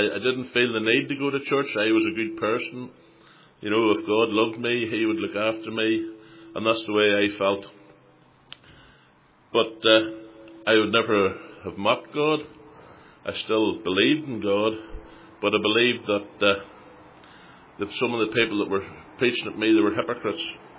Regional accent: Warringstown, Northern Ireland, United Kingdom; I was brought up in Warringstown, a small village just outside Banbridge. And my whole life revolved around church.

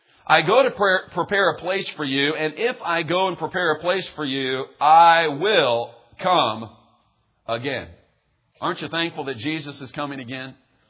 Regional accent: Kansas City, Missouri, United States; Now, just to give you a little background of where we're from, we're actually from Kansas City, Missouri.

